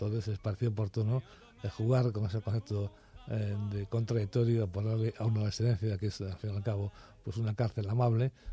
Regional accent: Viveiro, Galicia, Spain; yo nací en un pueblo de la orilla del mar, un pueblo gallego, Viveiro, que es Vilaponte en el libro, es mi ciudad de referencia, mi pueblo amado

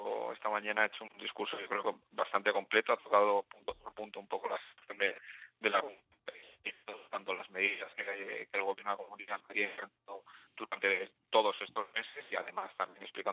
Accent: Community of Madrid, Spain; porque al final somos todos madrileños

